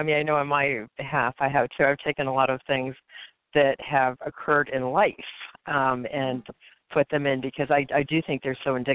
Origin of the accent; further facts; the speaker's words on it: Miami, Florida, United States; I'm from Miami, so half of, I would say half to 80% of my population is now Hispanic.